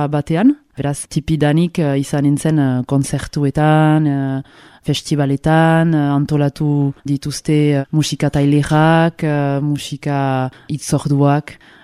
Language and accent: Basque; Bayonne, Nouvelle-Aquitaine, France; also born or lived in Pau; Pauen sortu nintzen, baina egia erran gaur erraiten dut Baionakoa naizela. Zenta amabi urterekin eldu nintzen Baionarat. Eta hortik goiti Baionakoa sentitzen naiz.